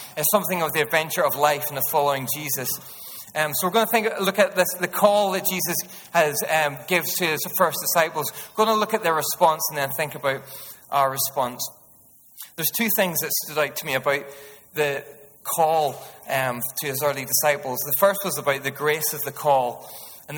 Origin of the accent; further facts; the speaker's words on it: Northern Ireland, United Kingdom; My only qualification is I'm Northern Irish, if that even qualifies me at all.